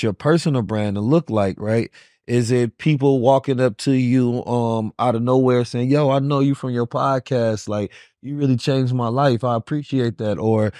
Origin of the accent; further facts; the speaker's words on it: St. Louis, Missouri, United States; born there; St. Louis, I was born in St. Louis, so I know how bad gun violence is in St. Louis.